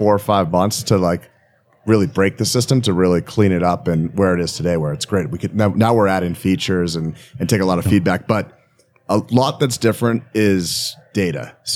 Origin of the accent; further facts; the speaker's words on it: Boston, Massachusetts, United States; also born or lived in California; So I was born in Boston. I lived in California for 8 years, and then I moved back to Boston. I grew up in high school in Boston. I went to school in Connecticut.